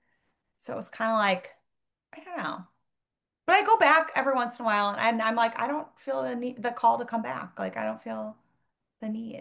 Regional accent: Minnesota, United States; now in Chicago, United States; But Chicago, I'm also from Minnesota though.

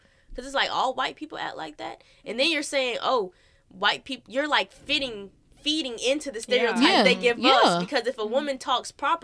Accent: Texas, United States; born there; I just know that I was born in Texas.

